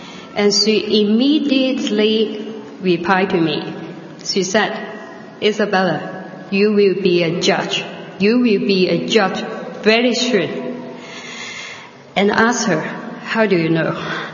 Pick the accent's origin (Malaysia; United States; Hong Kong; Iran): Hong Kong; She asked me where I come from. I said to her, "I come from Hong Kong."